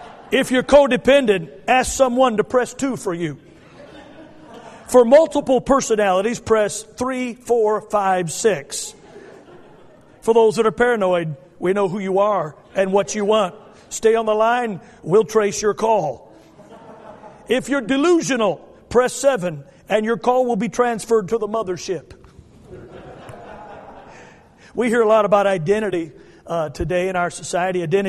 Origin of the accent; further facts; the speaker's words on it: United States; Even though I love America and I identify myself as an American, there are a lot of negative and bad sides to our country.